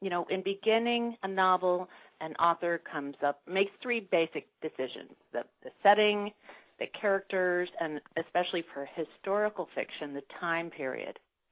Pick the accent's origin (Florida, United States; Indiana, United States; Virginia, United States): Virginia, United States; Virginia Beach; also born or lived in New York / Nantucket; now in Albemarle County, United States; I grew up in Virginia Beach and then went to school at Mary Baldwin College and then lived in New York and Nantucket.